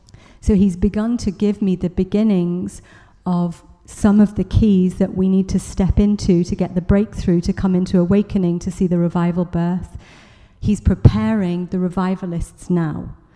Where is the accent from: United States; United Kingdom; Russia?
United Kingdom; England; obviously I'm English